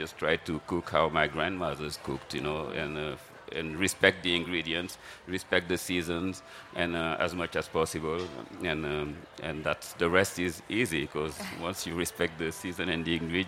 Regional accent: Senegal; the background growing up in Senegal

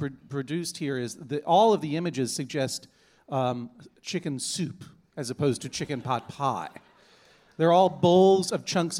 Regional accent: Boston, Massachusetts, United States; Boston Globe, my hometown newspaper

